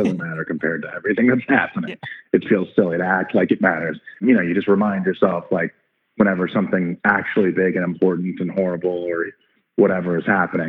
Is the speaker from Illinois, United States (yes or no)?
yes; Chicago, Illinois, United States; now in Denver, United States; I was a big Jordan fan because I was from Chicago originally before we had to move to Denver.